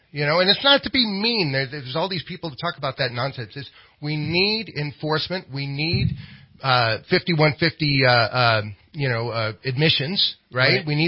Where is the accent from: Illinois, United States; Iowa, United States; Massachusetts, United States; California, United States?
California, United States; San Francisco; I'm from San Francisco.